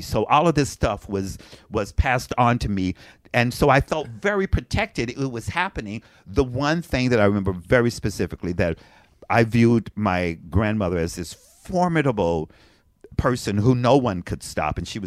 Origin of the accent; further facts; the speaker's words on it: Frankfort, Kentucky, United States; I'm from Frankfort, Kentucky.